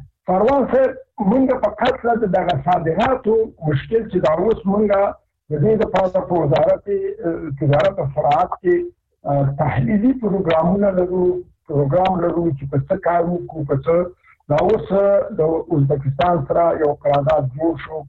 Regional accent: Afghanistan; مونږ افغانان یو،

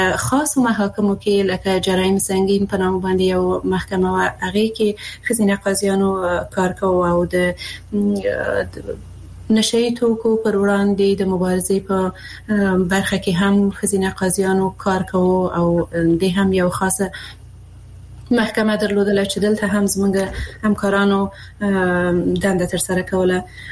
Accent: Afghanistan; زه د افغانستان یو هغه میرمن يم

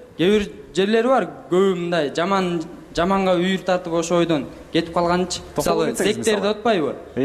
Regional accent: Bishkek, Kyrgyzstan; Ошо мен кыз аскер районунда өскөм.

